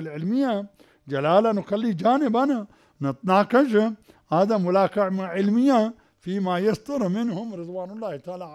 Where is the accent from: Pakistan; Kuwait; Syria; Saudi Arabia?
Pakistan; هذا الطبيب عندنا في باكستان عين يسمون طبيب على حكيم